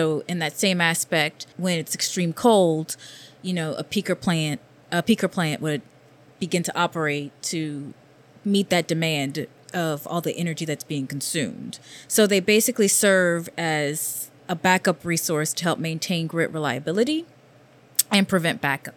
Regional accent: Louisiana, United States; now in New York, United States

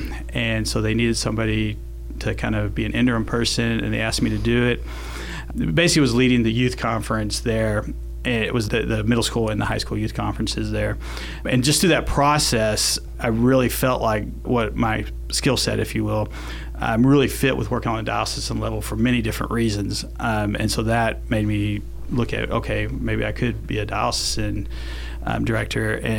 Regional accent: Dallas, Texas, United States; I'm from Dallas, Texas

